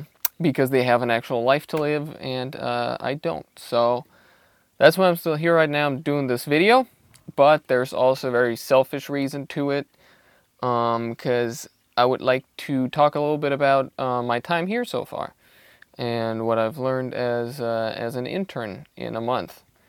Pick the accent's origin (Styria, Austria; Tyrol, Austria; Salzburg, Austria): Styria, Austria; now in Vienna, Austria; For anybody who doesn't know, I'm from Austria, in Styria. But I've lived in Vienna for about 5 years now.